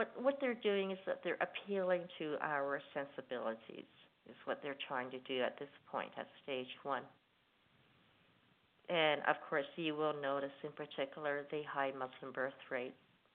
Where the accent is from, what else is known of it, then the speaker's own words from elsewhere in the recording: Canada; As you know, I hail from Canada.